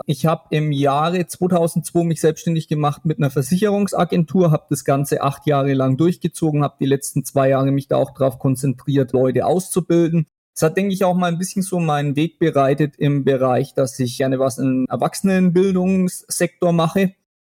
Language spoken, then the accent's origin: German; Germany; now in Romania; ich bin 42 Jahre alt, bin Deutscher, aber lebe in Rumänien